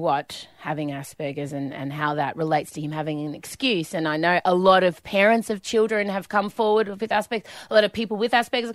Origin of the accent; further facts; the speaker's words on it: Australia; And I just want to say, as an Australian, I'm judging you.